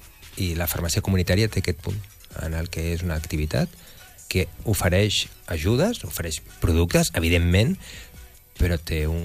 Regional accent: Barcelona, Catalonia, Spain; Jo de Barcelona, però...

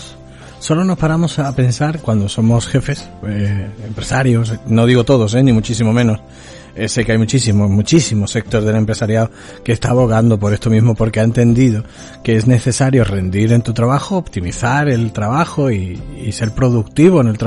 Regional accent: Spain; para los los que somos españoles, ¿no? Para la sociedad de nuestro país esto es bien

